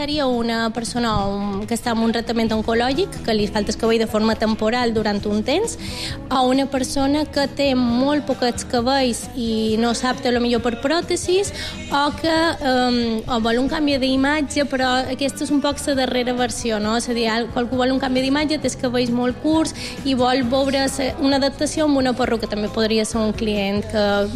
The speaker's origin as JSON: {"language": "Catalan", "town": "Barcelona", "region": "Catalonia", "country": "Spain", "said": "De Barcelona."}